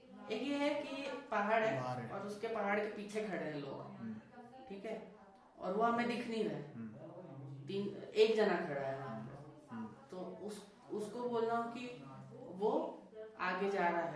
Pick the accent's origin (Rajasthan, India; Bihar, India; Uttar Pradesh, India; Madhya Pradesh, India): Rajasthan, India; जैसे हम भी अब राजस्थान के हैं तो हम भी हमारी बोली बोलते हैं तो मेरे में भी बहुत हिंदी के शब्द आ जाते हैं और ये बाहर के शब्द आ जाते हैं